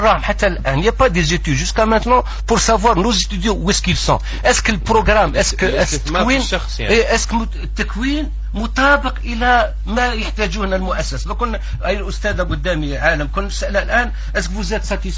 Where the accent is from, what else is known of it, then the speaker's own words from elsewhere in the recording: Algeria; هو احنا كجزائريين نقدر نبتكر يا با بروبليم